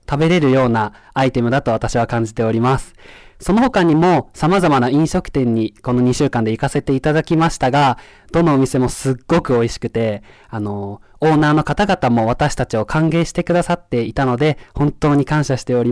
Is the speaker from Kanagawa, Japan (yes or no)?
yes; Kanagawa, Japan; now in Biratori, Japan; 私は神奈川県から来たのですが、